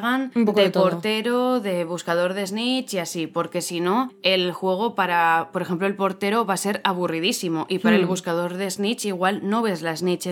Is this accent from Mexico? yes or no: no; Spain; Si es gratis, pa' la saca, que somos españoles.